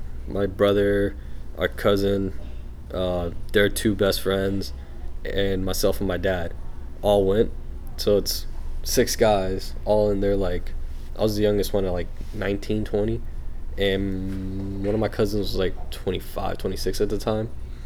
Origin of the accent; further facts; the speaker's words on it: Ohio, United States; I grew up in Ohio, farmland area, city area.